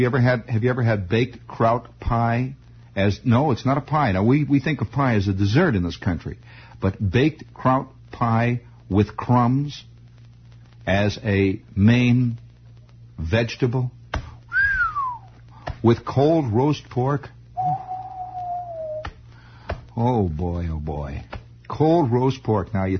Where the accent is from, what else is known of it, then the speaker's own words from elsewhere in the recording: Chicago, Illinois, United States; was in the north side of Chicago, which was where I originally festered. I was not born in Indiana. I was born in Chicago. And this was in the very close vicinity of Lincoln and Belmont.